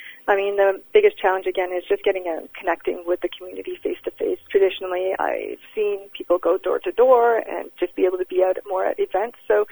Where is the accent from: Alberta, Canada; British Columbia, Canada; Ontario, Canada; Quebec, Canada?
British Columbia, Canada; Richmond; now in Smithers, Canada; I grew up in Richmond, and my parents were immigrants from Japan, and I was born in Canada and raised here.